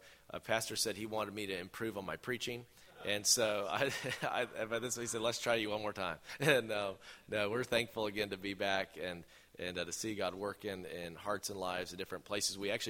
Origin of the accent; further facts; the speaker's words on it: South Carolina, United States; Now I'm from South Carolina